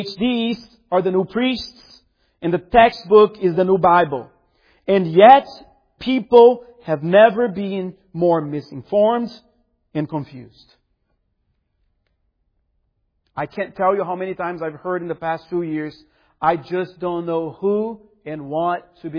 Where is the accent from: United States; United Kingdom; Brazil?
Brazil; Now, my hometown in Brazil has a lot of witchcraft practices.